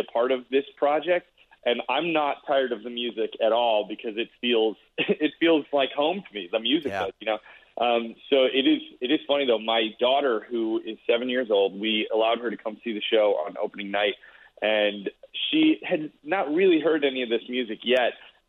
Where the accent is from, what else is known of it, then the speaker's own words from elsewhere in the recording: Chicago, Illinois, United States; that year-long tour right here in my hometown of Chicago